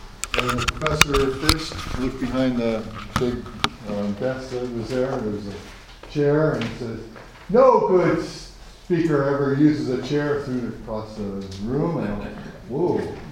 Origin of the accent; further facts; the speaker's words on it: Detroit, Michigan, United States; born there; I was born in Detroit. I'm the eldest of four boys.